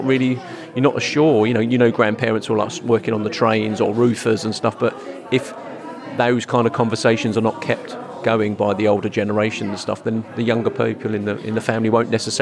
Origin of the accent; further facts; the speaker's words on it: London, United Kingdom; obviously, I'm from the East End of London